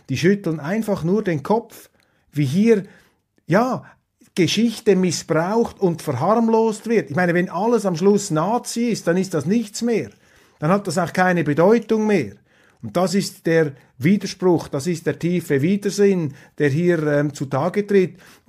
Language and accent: German; Switzerland; aber das sage ich Ihnen als Schweizer